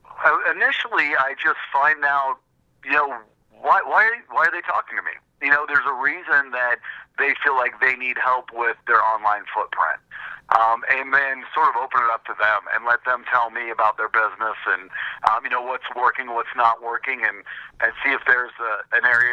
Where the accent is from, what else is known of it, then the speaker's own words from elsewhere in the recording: Santa Claus, Indiana, United States; now in Indianapolis, United States; I grew up in southern Indiana, down in the Santa Claus area.